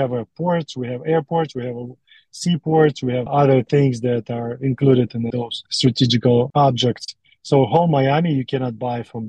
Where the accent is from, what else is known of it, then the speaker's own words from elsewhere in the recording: Russia; English is a second language; moved away as an adult; like I'm originally from Russia, right, but I'm here since I'm 20 years old, I'm 38 now almost.